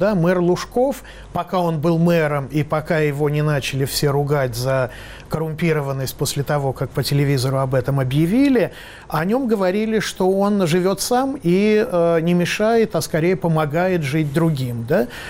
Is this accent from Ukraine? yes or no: no; Moscow, Russia